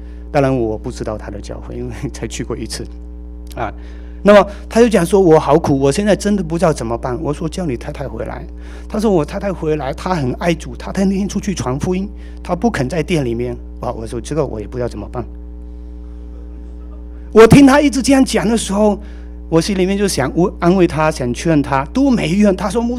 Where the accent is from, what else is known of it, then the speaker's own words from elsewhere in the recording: Fuzhou, Fujian, China; accent: Fuzhou dialect; 我是讲福州话，不过他也讲福州话，他的福州话跟我不大一样